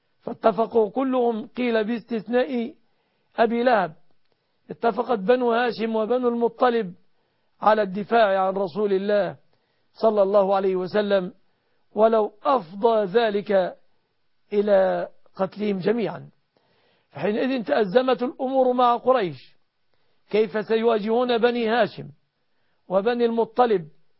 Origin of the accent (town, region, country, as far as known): Egypt